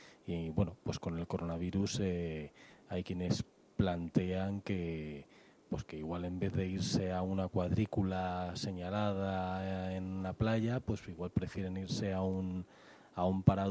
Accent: Burgos, Castile and León, Spain; also born or lived in Madrid; Familia es asturiana. De Burgos, sí, sí. ¿No? Yo nací en Madrid un poco por accidente, pero bueno, se me puede considerar, si queréis, del norte.

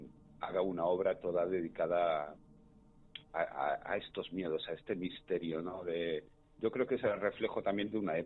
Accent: Galicia, Spain; como yo soy gallego, pues nuestros abuelos, nuestras madres

